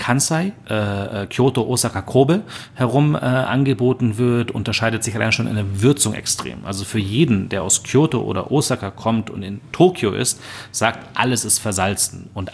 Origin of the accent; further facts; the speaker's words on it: Germany; wir natürlich auch als Deutsche ja schon eher gewohnt sind, dass der Salzgehalt ein bisschen höher ist, siehe unser täglich Brot